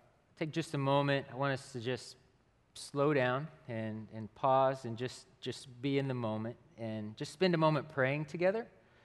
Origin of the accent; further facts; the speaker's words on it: Tishomingo, Oklahoma, United States; This is a picture of Lake Texoma, located just outside of my hometown of Tishomingo, Oklahoma, and it reaches all across southern Oklahoma and northern Texas.